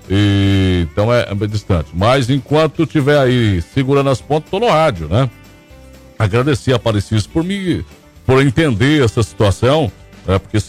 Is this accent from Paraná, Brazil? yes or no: yes; Tapejara, Paraná, Brazil; é lá da minha região de Tapejara, no Paraná